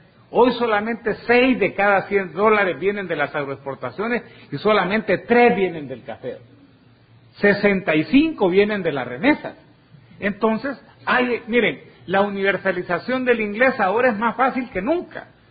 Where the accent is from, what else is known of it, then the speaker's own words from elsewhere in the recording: Nueva Concepción, Chalatenango, El Salvador; born there; yo nací en Nueva Concepción, estudié en Chalatenango